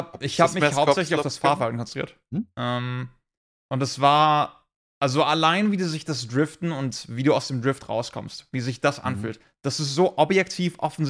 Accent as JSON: {"language": "German", "country": "Lebanon", "said": "hey, ich bin Libanese"}